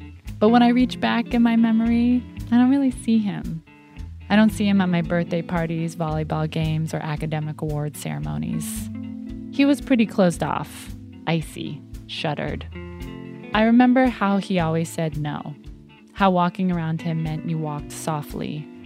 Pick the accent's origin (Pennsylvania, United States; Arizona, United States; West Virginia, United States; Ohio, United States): Ohio, United States; I'm on my way back to my hometown in Ohio.